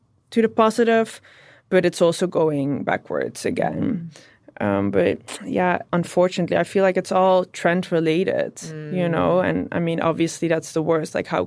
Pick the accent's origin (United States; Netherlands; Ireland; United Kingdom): Netherlands; now in Amsterdam, Netherlands; So I grew up in the south of Holland, a small town. I mean, it's considered a city in the Netherlands, but I think it's quite a small town. Yeah, and I lived there until I was 17.